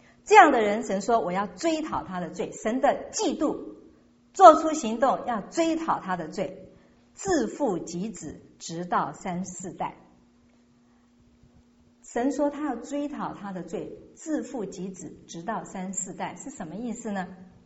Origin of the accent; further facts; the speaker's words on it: China; 言教不如身教，这也是我们中国人的话。